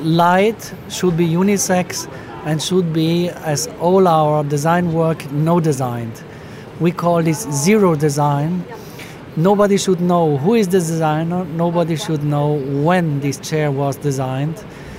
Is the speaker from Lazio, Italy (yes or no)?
no; Trentino-Alto Adige, Italy; English is a second language; I love my mountains, I love my hometown, but I fully disagree on what you say now. Italy has infrastructural problems since ever.